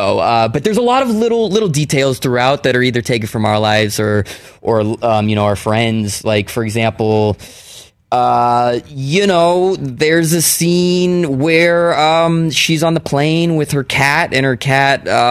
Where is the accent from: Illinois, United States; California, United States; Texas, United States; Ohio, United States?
California, United States; Palo Alto; Right around there. Yes, I grew up in Palo Alto.